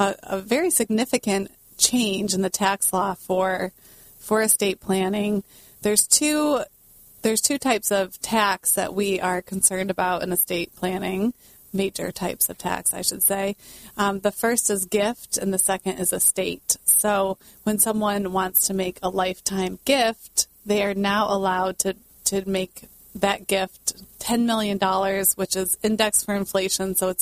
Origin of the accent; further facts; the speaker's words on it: Michigan, United States; So a little bit about myself. I am from Michigan, and my husband and I, Peter, met in Colorado.